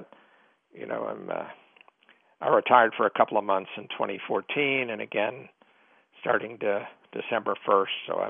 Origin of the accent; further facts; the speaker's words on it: Connecticut, United States; I grew up in Connecticut. My father had season tickets.